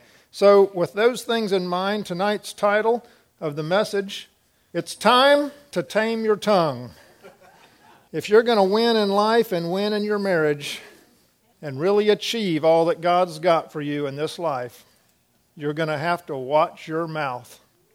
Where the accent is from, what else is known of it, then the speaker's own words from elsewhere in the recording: Florida, United States; I remember growing up in Florida, going down the rivers, I used to canoe all the time